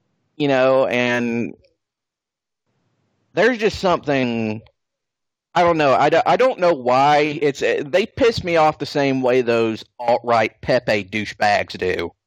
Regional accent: Georgia, United States; on the top of Stone Mountain in my home state of Georgia

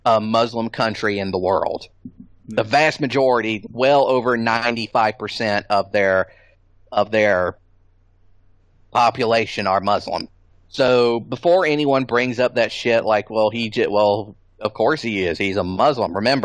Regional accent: United States; But I'm also an American.

